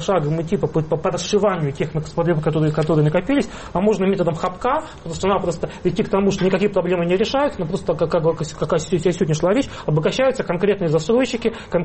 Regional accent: Moscow, Russia; Мы здесь живем, мы москвичи.

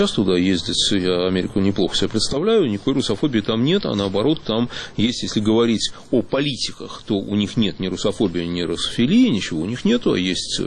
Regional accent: Russia; Он говорит, а ты откуда? Я говорю, я из России.

